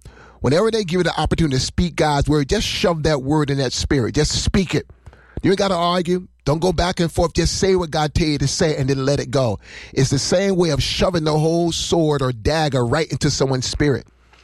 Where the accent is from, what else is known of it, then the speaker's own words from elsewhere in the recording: Patterson, United States; He's saying, where you from? I said, I'm from Patterson.